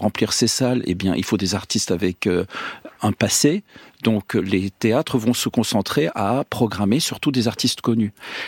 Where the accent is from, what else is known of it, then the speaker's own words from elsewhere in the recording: Lebanon; moved away; Voilà, moi je suis Libanais, mais je suis pas le même Libanais que celui qui n'a jamais quitté le Liban.